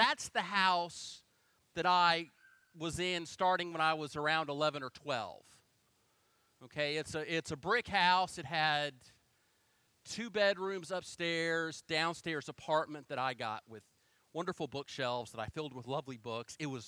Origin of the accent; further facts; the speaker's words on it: Collegedale, Tennessee, United States; Southern Adventist University, ensconced in the heart, of Collegedale, Tennessee, my hometown, the holy city.